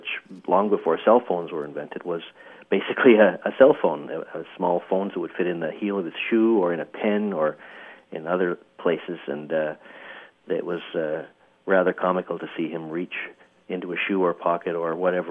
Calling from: Ontario, Canada; I'm calling from Ontario, Canada, near Ottawa.

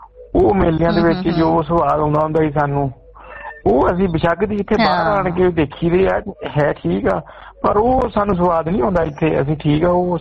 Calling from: England, United Kingdom; ਅਸੀਂ ਇੰਗਲੈਂਡ ਤੋਂ ਬੋਲਦੇ ਆ।

